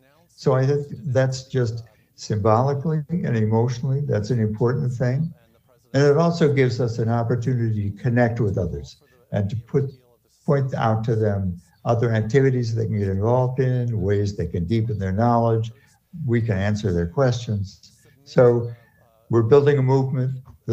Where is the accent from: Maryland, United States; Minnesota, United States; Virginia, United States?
Minnesota, United States; And I'm from Minnesota.